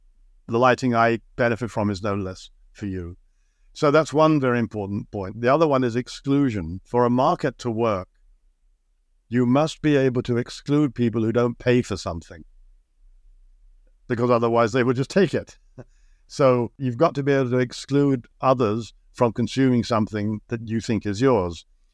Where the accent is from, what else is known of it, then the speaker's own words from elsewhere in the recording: United Kingdom; I grew up in Britain, which, you know, has a sense of itself because it's basically an island.